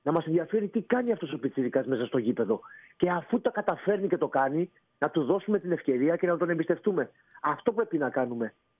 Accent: Greece; εμείς οι Έλληνες

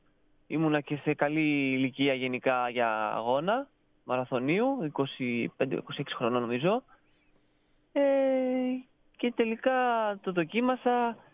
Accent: Athens, Attica, Greece; Καταρχήν έρχομαι από Αθήνα, έχω καταγωγή από τη μητέρα μου από την Πάτρα.

